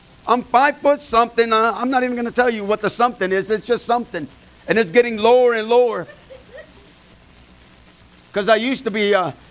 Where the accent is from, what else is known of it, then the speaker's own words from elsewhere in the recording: California, United States; also born or lived in Mexico; I was born in Mexico. That's where I was born. I was born in my house. That's where I was born. I was raised in California.